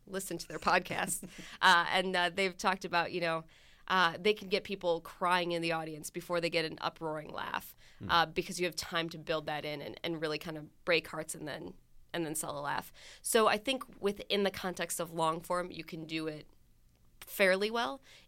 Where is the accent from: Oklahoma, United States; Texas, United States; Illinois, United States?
Illinois, United States; I grew up in Illinois, but I remember they had like these events that we'd go